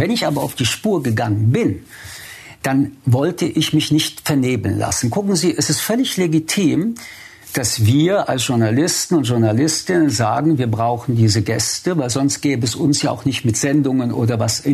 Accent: Paris, Île-de-France, France; Sehen Sie, ich komme aus Paris

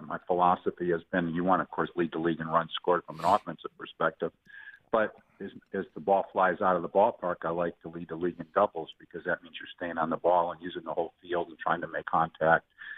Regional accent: Chicago, Illinois, United States; I'm from Chicago, and we went to Comiskey Park at that time. We were Southsiders

